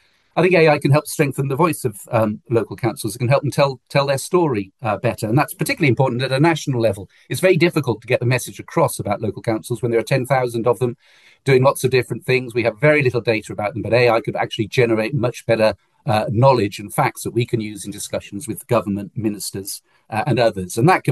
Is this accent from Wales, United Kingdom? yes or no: yes; Wales, United Kingdom; I'm fortunate because I'm a Welshman